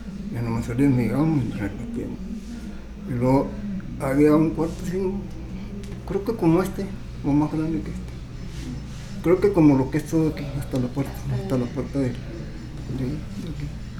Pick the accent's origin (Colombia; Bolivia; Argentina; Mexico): Mexico; Sonora; No, soy de Sonora.